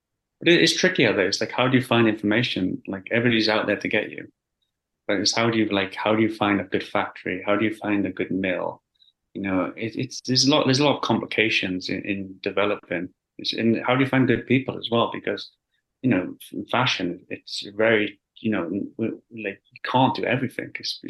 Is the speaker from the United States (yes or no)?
no; Wales, United Kingdom; I grew up in Wales, in a small village.